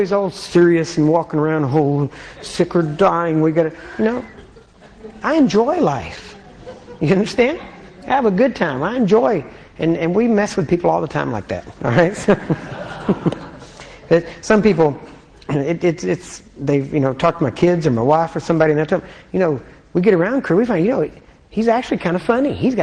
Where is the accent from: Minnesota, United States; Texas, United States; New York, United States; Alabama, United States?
Texas, United States; accent: Texan; my native tongue is Texan. All right? Yeshua doesn't even hardly come out right. Okay? We're a little closer to the Greek because we're so close to Mexico.